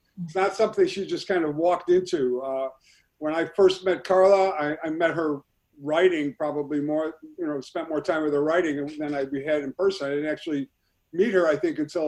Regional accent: Chicago, Illinois, United States; Chicago is the place where I was born and raised. I grew up in Morrow's Park. I went to Fenwick High School.

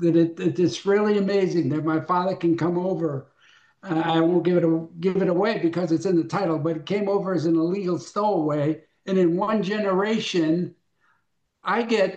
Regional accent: Framingham, Massachusetts, United States; I grew up in Framingham and in a very Italian section of town. I mean, we were known as the Little Italy of Framingham.

